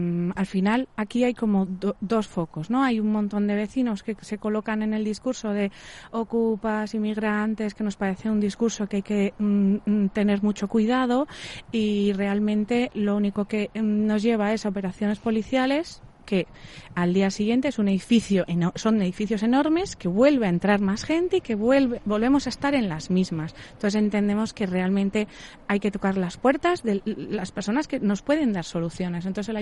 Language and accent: Spanish; Guía, Canary Islands, Spain; now in San Sebastián, Spain; yo soy de Guía y vine aquí hace 4 años